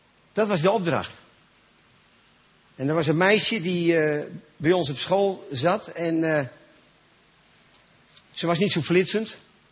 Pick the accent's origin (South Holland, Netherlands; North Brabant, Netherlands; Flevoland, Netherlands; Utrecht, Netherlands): Utrecht, Netherlands; Nieuwegein; Ik kom uit Nieuwegein. Ik ben vader van 3 zonen.